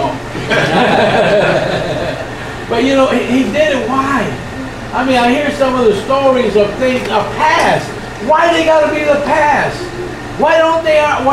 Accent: Chicago, Illinois, United States; All right, I'm from Chicago.

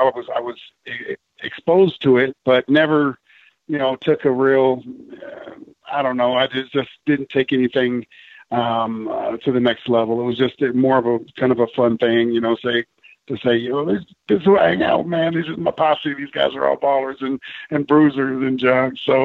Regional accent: Los Angeles, California, United States; moved away; Most of you all know I come from Los Angeles, and I've been in Tennessee for about, I'd say, 16 or 17 years.

